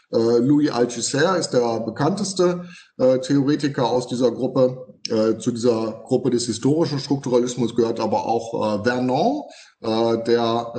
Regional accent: North Rhine-Westphalia, Germany; ich komme aus dem Sauerland, da gibt es jede Menge von diesen Fachwerkhäusern

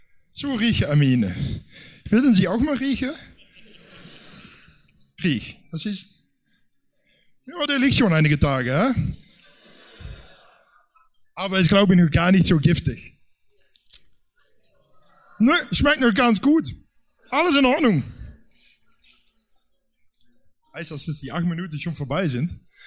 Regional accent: Netherlands; German is a second language; und da bin ich als Niederländer eigentlich ziemlich bekannt mit.

